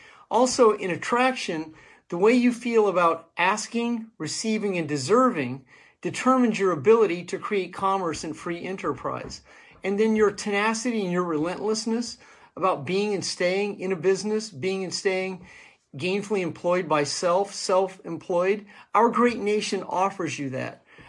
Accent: United States; As an American, a patriot, and someone who understands what's going on in the world

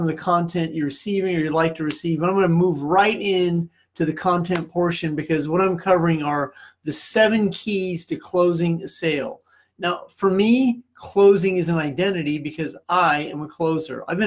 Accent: Missouri, United States; I love St. Louis. I grew up in Missouri part of my life. I bleed cardinal red, and anytime I can be down on the hill of St. Louis

